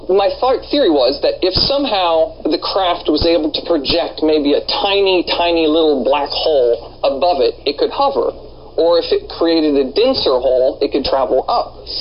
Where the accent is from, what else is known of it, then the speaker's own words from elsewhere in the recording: Indianapolis, Indiana, United States; Hey guys, I'm from Indianapolis too. Hello, fellow Hoosier.